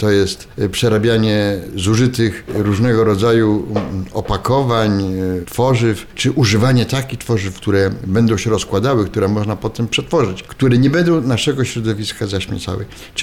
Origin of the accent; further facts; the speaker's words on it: Zabrze, Silesian Voivodeship, Poland; Ja się wychowywałem w Zabrzu, w mieście, gdzie było kilka koksowni.